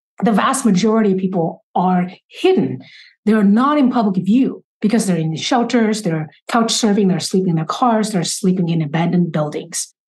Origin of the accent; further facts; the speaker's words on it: China; I grew up in poverty because I was born and raised in China in the 1980s.